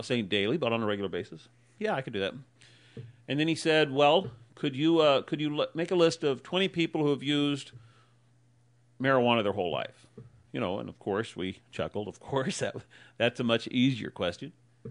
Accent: Garberville, California, United States; people that I've known my entire life because I was raised in Garberville

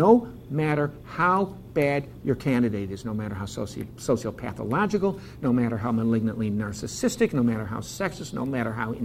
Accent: Iowa, United States; I'm not surprised by it because I'm from Iowa, so I see the candidates all the time

